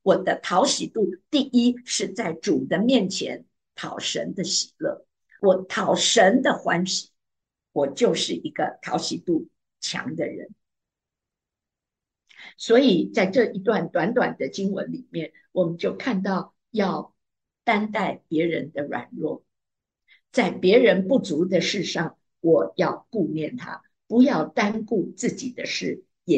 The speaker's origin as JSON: {"language": "Chinese", "country": "China", "said": "我们中国人说有容乃大"}